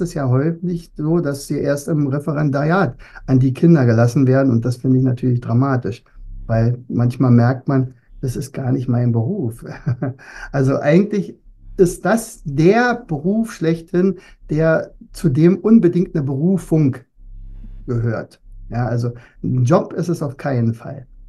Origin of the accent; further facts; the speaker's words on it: East Germany, Germany; Ich komme aus der DDR.